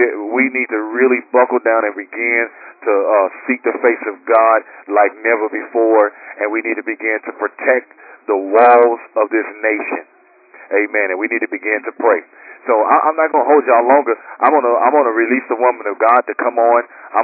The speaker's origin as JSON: {"language": "English", "town": "Gary", "region": "Indiana", "country": "United States", "said": "Now, I come from Gary, Indiana. You know, we used to be murder capital of the country."}